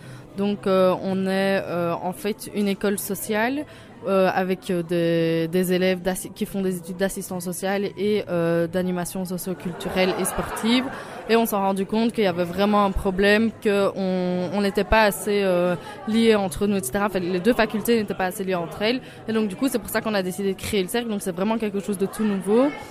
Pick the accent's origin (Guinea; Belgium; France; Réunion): Belgium; Liège, Wallonia; donc je viens de Liège.